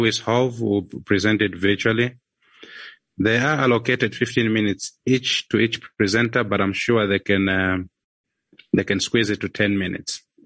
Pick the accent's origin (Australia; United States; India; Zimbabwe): Zimbabwe; I'm from Zimbabwe